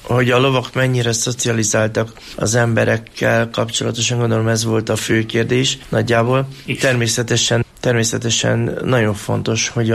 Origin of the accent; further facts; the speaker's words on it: Oradea, Bihor, Romania; moved away as an adult; now in Hungary; Hány, mint 90-ben kerültem át Magyarországra, a Nagyváradról.